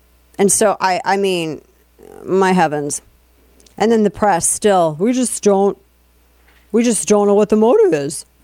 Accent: St. Louis, Missouri, United States; I know for a fact in my hometown of St. Louis, there was a lot of destruction going on.

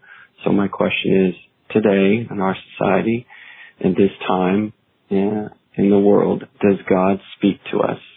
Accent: San Antonio, Texas, United States; I'm from San Antonio, Texas.

